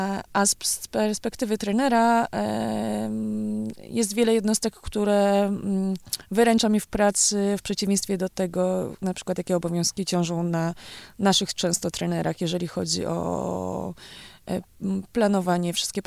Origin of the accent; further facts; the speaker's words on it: Tarnów, Lesser Poland, Poland; Sama pochodzę z Tarnowa